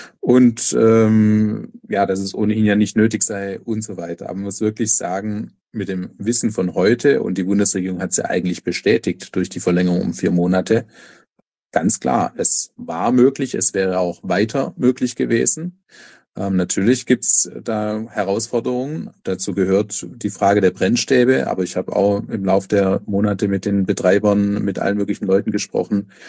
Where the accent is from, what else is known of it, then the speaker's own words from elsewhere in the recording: Baden-Württemberg, Germany; jetzt liegt Neckar-Westheim in Baden-Württemberg ganz in der Nähe meiner Heimat.